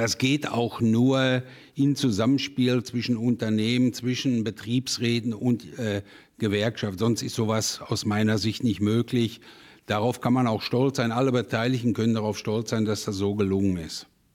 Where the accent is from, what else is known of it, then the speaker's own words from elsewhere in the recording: Bockum-Hövel, North Rhine-Westphalia, Germany; born there; Ich bin ja in Bockumhövel geboren. Das heißt, ich habe das Bergbauleben von Anfang an mitbekommen. Mein Vater war damals Bergmann, hat sich dann hinterher noch entwickelt bis zum Steiger, Reviersteiger. Also ich komme aus einer Bergmannsfamilie